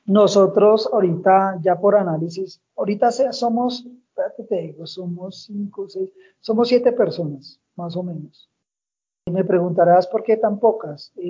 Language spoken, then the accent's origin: Spanish; Colombia; Algo que uno como colombiano, como empresario colombiano, a veces falla